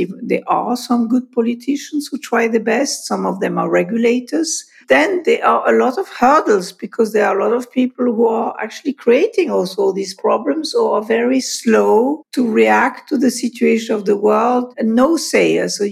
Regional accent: Paris, Île-de-France, France; accent: French; English is a second language; also born or lived in Switzerland / Germany / London / Sweden; So I would call myself a European. I am officially Swiss, but I was raised in Paris, hence my French accent, and grew up in several countries and lived in France, in Switzerland, in Germany, in London, and in Sweden

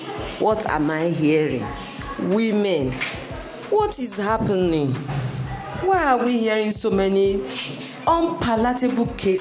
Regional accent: Uromi, Edo, Nigeria; Even in my hometown in Uromi, when I was very small, I used to see Igbos in the market, Hausas in the market, people from Nupe, they have their tribal mark.

